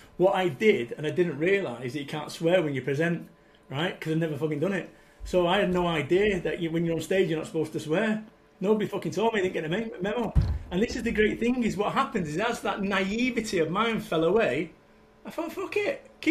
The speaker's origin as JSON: {"language": "English", "town": "Salford", "region": "North West England", "country": "United Kingdom", "said": "I am from Salford, Manchester."}